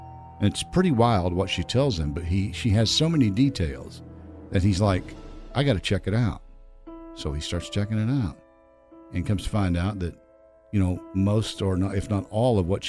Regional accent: Galax, Virginia, United States; I went from my hometown up the road in Galax to, where did they go next?

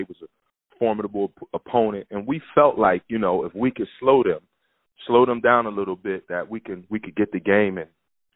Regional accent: Philadelphia, Pennsylvania, United States; And especially for me, being from Philadelphia, playing for my hometown team

